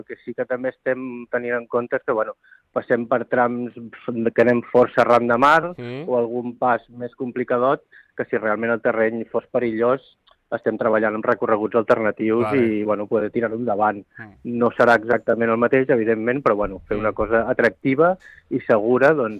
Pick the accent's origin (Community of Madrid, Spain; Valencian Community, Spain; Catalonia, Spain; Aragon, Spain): Catalonia, Spain; ja la gran majoria som de per aquí, som de Begú o de Palafrugell, sí.